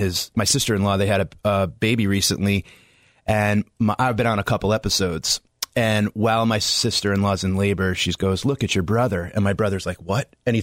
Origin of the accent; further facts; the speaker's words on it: North Haven, Connecticut, United States; Yeah. I grew up right outside of New Haven. Grew up in North Haven.